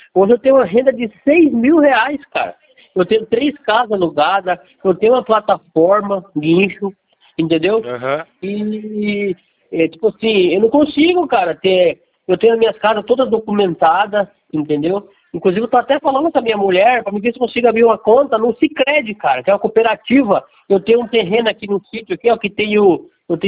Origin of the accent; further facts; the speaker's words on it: São Paulo, Brazil; eu sou aqui do Vale do Ribeiro